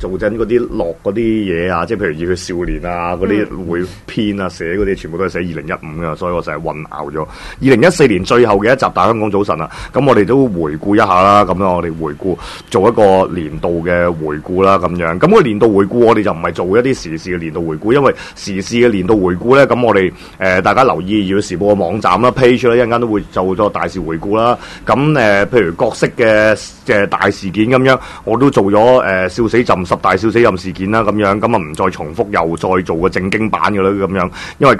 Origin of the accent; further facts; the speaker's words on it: United States; Cantonese is a second language; 咁係即係作為一個美國人啦，咁樣咁我都覺得，喂，作為一個美國人